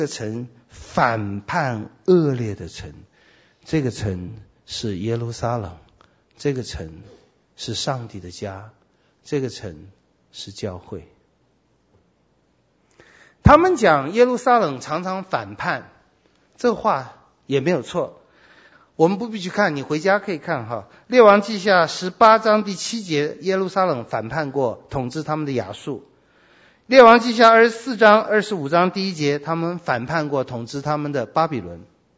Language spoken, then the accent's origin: Chinese; China; 波斯人跟我们中国人这点非常相似，我们是一个非常注重历史的国家